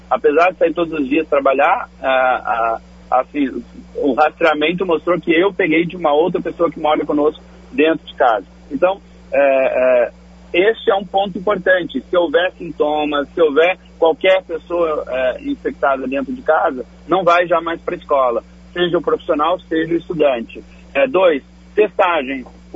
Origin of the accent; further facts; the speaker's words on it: Santiago, Rio Grande do Sul, Brazil; Sou gaúcho de Santiago.